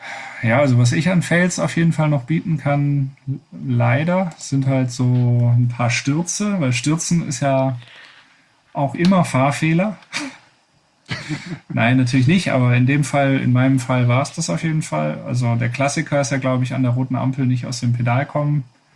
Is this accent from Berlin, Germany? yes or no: no; Wuppertal, North Rhine-Westphalia, Germany; als ich in einer ländlichen Gegend rund um meine Heimatstadt Wuppertal gefahren bin